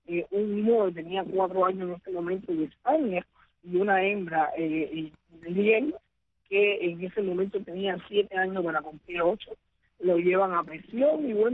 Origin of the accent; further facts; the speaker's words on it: Matanzas, Cuba; born there; Primeramente nací en Guayana, Matanza. Soy hija de Pastora y Esteban. Somos, éramos 7 hermanos. Yo la más pequeña de todas. Realmente una familia bien humilde